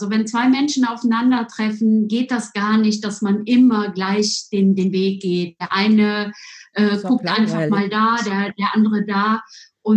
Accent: North Rhine-Westphalia, Germany; Also ich komme aus dem Rheinland und war einfach nur ein Jahr in Bielefeld.

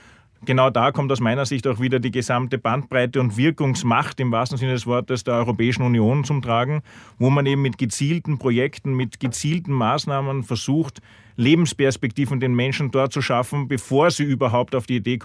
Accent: Austria; Was verstehen wir als Österreicher darunter?

